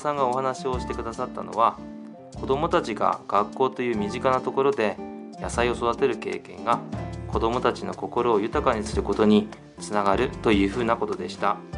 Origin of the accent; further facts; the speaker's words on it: Yokote, Akita, Japan; 私の地元金沢小学校